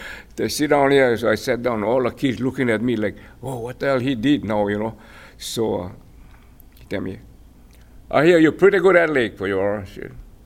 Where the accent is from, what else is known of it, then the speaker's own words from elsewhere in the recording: Kilauea, Hawaii, United States; born there; I was born in Kilauea, and I was a very sick child.